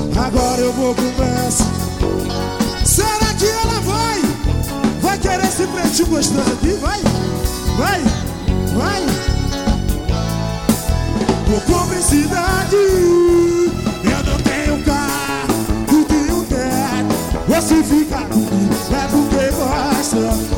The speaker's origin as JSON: {"language": "Portuguese", "region": "Bahia", "country": "Brazil", "also_born_or_lived": "Espírito Santo", "said": "Eu sou baiano, mas ao mesmo tempo eu não sou. Um pouco capixaba, um pouco da Bahia."}